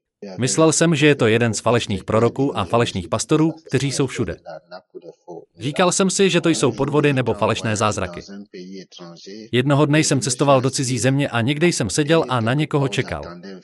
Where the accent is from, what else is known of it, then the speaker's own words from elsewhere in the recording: Cameroon; jsem z Kamerunu